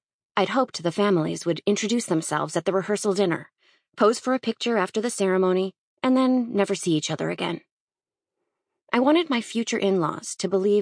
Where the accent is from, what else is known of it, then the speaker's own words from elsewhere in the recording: Minnesota, United States; When I was growing up in Minnesota, my mom was the smartest person I knew, besides a few doctors.